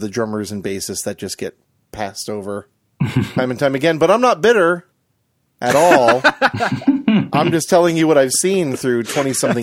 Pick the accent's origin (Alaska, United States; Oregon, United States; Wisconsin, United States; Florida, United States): Florida, United States; Fort Myers; You're like from Fort Myers, and I'm from Fort Myers